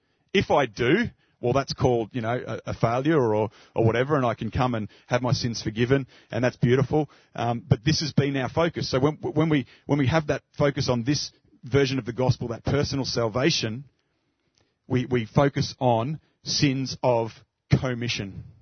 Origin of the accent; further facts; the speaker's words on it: Australia; It might be because I'm Australian, but I read this in a particular way